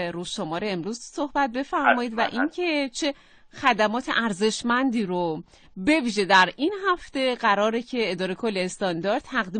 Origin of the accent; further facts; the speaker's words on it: Iran; هممون میدونیم به عنوان یک ایرانی که برای پیشرفت، برای عمران، برای آبادانی